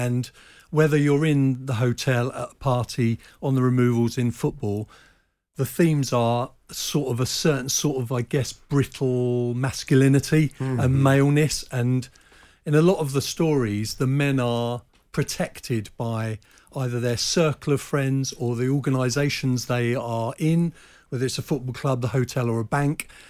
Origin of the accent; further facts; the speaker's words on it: Croydon, London, United Kingdom; There's also a theme of South London. I'm from Croydon. I grew up around the area. My family are all from there.